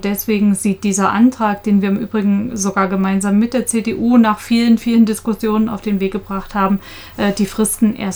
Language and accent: German; Germany; ich bin auch in der DDR groß geworden